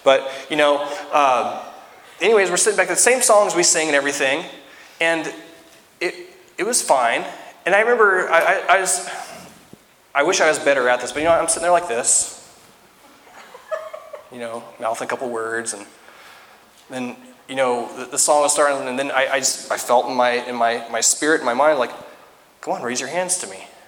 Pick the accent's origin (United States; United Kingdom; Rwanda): United States; Washington; So where are you from? Washington, D.C.? No, Washington State, you know.